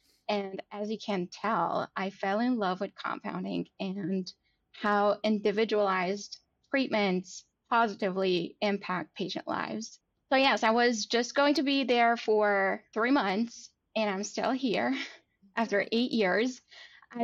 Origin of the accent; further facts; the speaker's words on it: Lebanon; moved away as an adult; also born or lived in Texas; now in Philadelphia, United States; So I am originally from Lebanon. I'm Armenian Lebanese, and I moved to the States in 2016